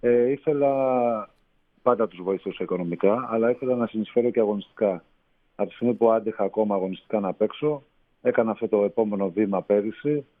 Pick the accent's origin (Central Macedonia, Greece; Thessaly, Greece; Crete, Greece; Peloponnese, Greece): Thessaly, Greece; Karditsa; Το κάνω αποκλειστικά για την πόλη μου και για αυτή την προσπάθεια που έκανα πέρυσι. Και γι' αυτό είναι ο λόγος που προσπαθώ και να τονίζω κάθε φορά που βρίσκομαι στην Καρδίτσα όπως τώρα